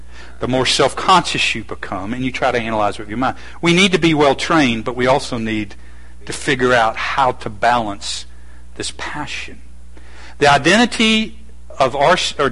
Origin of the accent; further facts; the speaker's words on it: Southern United States, United States; as a male, as an American, as a Southern boy, I would battle with embarrassment.